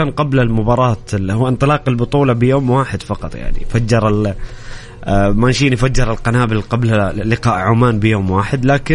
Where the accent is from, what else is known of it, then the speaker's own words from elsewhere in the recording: Saudi Arabia; احنا تعودنا كسعوديين انه التأهل لكأس العالم امر محسوم